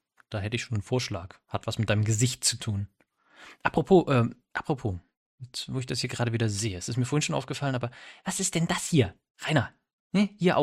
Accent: eastern Germany, Germany; Ich als Ossi sage Balkon.

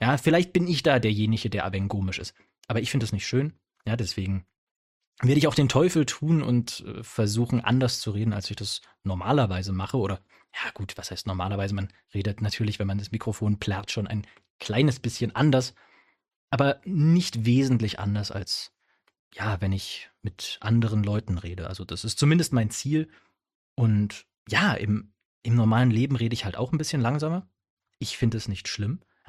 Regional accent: Saxony, Germany; accent: Upper Saxon; Und dann sag ich, nee, ich spreche kein Sächsisch. Das ist nämlich Obersächsisch.

